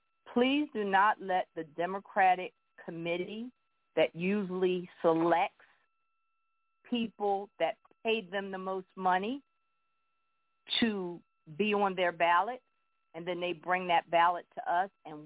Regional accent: Philadelphia, Pennsylvania, United States; I'm from Philadelphia.

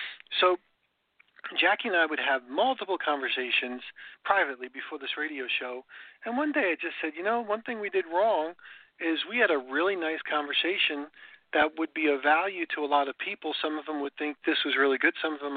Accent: New York, United States; Well, I grew up in New York, so the idea that two separate planes could actually fly into those buildings and knock them down was unbelievable.

